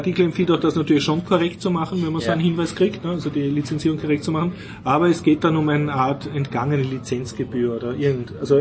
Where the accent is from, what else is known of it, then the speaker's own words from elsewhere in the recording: Austria; ich weine, weil ich bin Österreicher, ich leide mit.